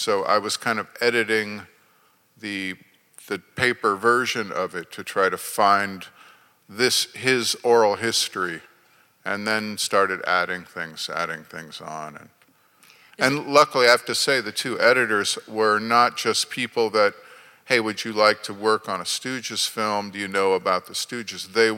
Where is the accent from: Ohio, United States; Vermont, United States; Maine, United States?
Ohio, United States; Akron; Yeah, I'm from Akron, Ohio.